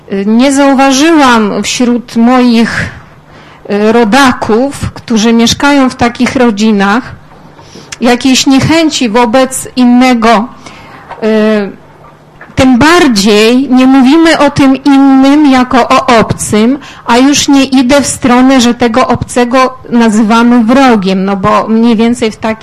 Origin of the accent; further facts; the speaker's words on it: Zhytomyr, Zhytomyr Oblast, Ukraine; now in Warsaw, Poland; Ja pochodzę akurat z tych Polaków, którzy mieszkają na Ukrainie, Żytomierz, a w tej chwili jestem na Uniwersytecie Warszawskim.